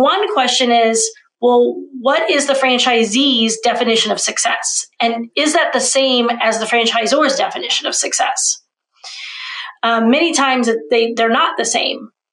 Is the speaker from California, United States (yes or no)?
no; Kansas City, Missouri, United States; I had some friends who'd opened a kickboxing gym across the state where I grew up in Kansas City.